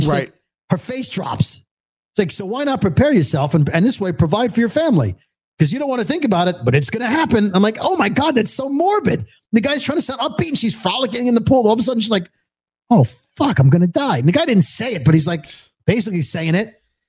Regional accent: Brooklyn, New York, United States; I'm from Brooklyn.

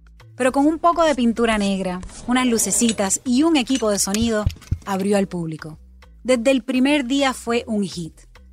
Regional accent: Puerto Rico; corresponsal de CBS News y una boricua nacida y criada en Puerto Rico, la cuna del reggaetón.

